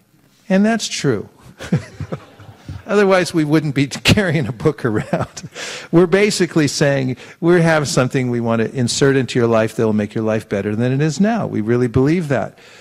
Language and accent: English; California, United States; I'm from California.